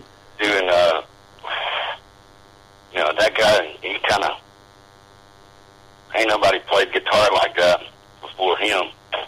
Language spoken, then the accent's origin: English; Bonham, Texas, United States; now in Austin, United States; And then I grew up in Bonham, Texas, which is in Red River Valley. Not a lot to do where I grew up. So now I'm down here, Austin, Texas.